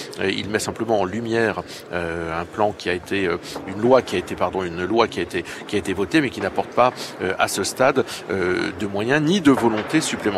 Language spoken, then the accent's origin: French; Douchy-les-Mines, Hauts-de-France, France; chez moi dans le Nord, ville que nous pouvons prendre